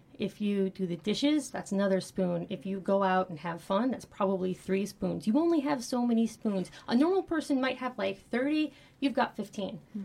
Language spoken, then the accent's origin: English; New Jersey, United States; I'm from New Jersey.